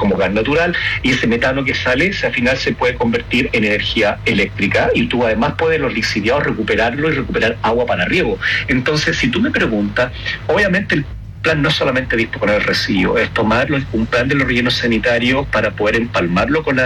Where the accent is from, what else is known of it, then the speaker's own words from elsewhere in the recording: Iquique, Tarapacá, Chile; Yo soy de Iquique.